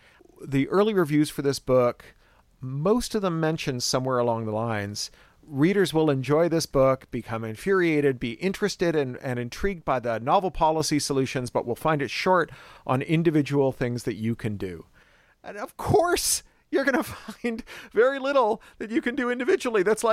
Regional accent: Canada; Canada, which is where I'm from, as I always say, like all the best Americans, I'm a Canadian.

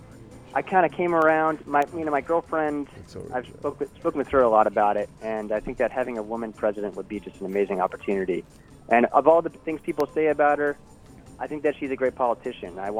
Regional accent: Washington, District of Columbia, United States; from Washington, D.C. I'm feeling pretty good.

